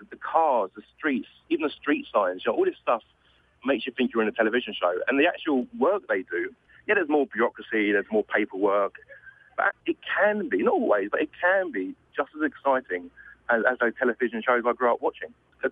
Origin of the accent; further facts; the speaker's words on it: England, United Kingdom; now in United States; no, I'm English.